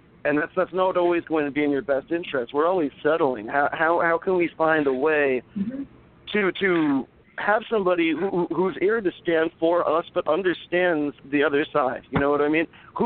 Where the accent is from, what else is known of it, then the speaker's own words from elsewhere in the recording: New York, United States; I mean, I'm from New York, you know what I mean? I'm 29 years old. It's not easy being out here.